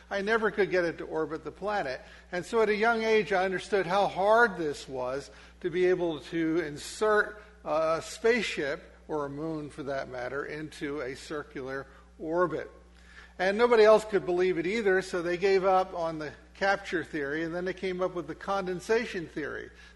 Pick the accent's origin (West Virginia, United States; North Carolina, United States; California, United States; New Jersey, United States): New Jersey, United States; I grew up in Camden County, New Jersey, just on the other side of Philadelphia over there.